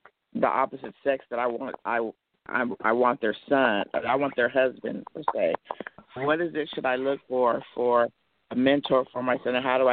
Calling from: Sacramento, California, United States; I'm calling from Sacramento.

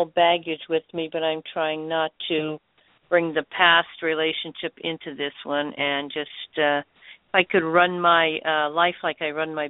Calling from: Pennsylvania, United States; I'm calling from Pennsylvania.

